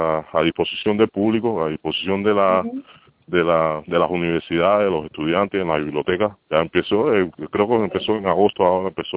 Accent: Havana, Cuba; yo soy de La Habana. Yo me crié, nací y me crié en La Habana. Estaba trabajando en Santiago de Cuba los últimos 10, 12 años

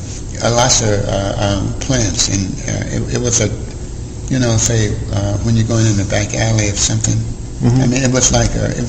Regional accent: Fort Worth, Texas, United States; it reminded me of when I was born in Fort Worth, a little kid.

